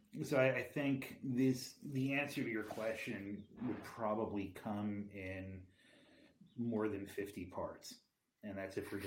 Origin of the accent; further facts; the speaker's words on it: New York, United States; but I'm a New Yorker, so I live that way. I mean, it's just part of the cynicism of my heritage.